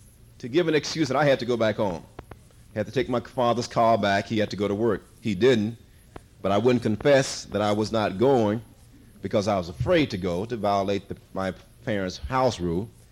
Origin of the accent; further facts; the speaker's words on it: Hattiesburg, Mississippi, United States; When I was growing up in my hometown in Hattiesburg, Mississippi, many years ago